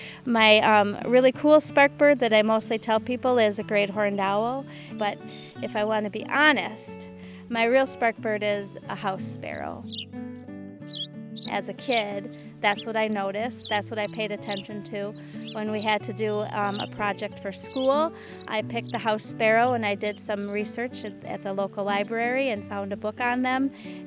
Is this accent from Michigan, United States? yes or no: no; South Milwaukee, Wisconsin, United States; I'm from South Milwaukee.